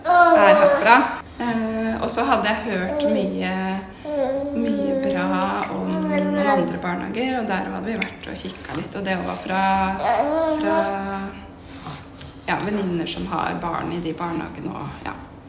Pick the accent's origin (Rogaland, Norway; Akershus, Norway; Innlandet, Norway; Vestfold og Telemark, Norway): Vestfold og Telemark, Norway; Notodden; Jeg er jo fra Notodden, så jeg har jo en del veninner som har barn i barnehage der.